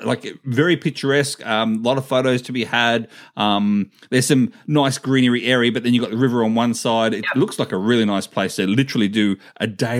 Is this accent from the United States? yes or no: no; Australia; They give me so many things for free because I was from Australia in the middle of America at a Waffle House.